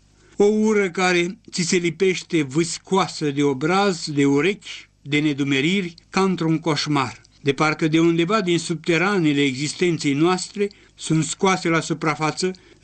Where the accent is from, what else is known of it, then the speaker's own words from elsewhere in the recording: Lisa, Brașov County, Romania; În orice caz, țin minte perfect că aproape întreg satul meu a votat cu ochiul. Nu fiindcă toți țăranii din Lisa erau țărăniști sau simpatizanți țărăniști